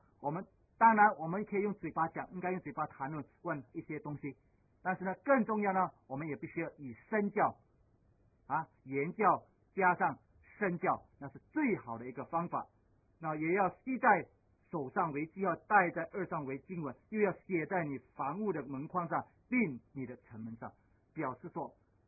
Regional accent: Singapore; 我们新加坡人呢，我们的父母亲呢，都会这样子。

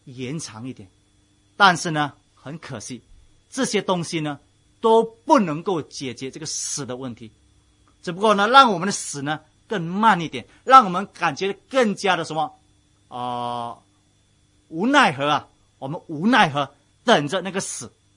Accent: China; 我们中国人，我们有这样子的一个传说

